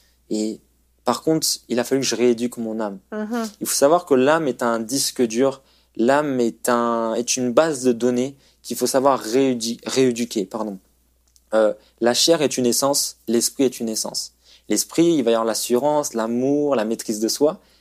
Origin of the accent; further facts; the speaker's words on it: Nantes, Pays de la Loire, France; Donc, moi, je viens de Nantes